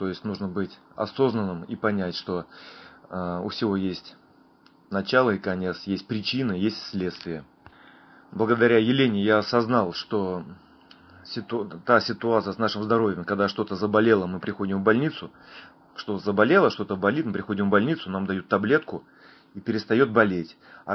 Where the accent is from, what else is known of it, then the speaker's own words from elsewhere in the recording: Tolyatti, Samara Oblast, Russia; Здравствуйте … я из Тольятти.